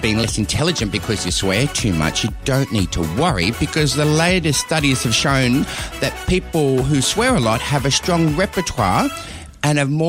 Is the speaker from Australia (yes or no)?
yes; Sydney, New South Wales, Australia; being an inner city boy growing up in Sydney, I could swear in about 14 different languages.